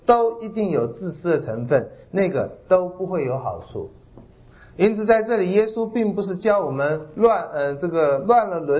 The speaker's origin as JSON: {"language": "Chinese", "country": "China", "said": "所以这个我们中国人看最重要，我想其他民族也是一样"}